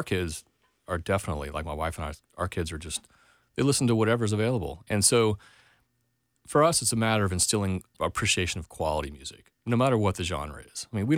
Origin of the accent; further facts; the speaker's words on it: the South, United States; growing up in the South in the 80s and stuff, playing in bars and stuff.